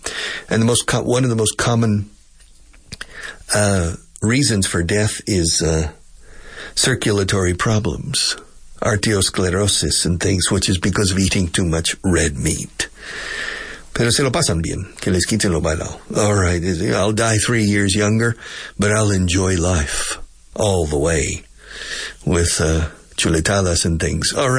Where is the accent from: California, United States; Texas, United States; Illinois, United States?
Texas, United States; I'm a Texan. People in Texas, we like freedom and open space.